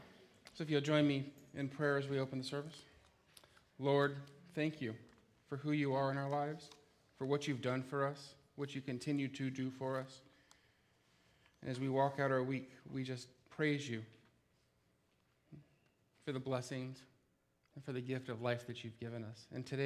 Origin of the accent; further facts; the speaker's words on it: Arizona, United States; so you guys know I'm not from Washington. I'm from Arizona, so my mom's never had a chance to see me do anything ministry-wise